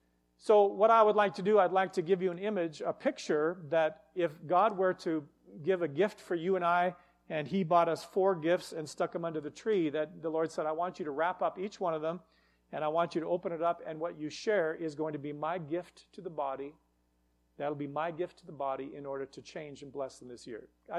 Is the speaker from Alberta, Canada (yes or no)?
yes; Westlock, Alberta, Canada; And growing up in Westlock, we had some kind of an activity that was taking place in town.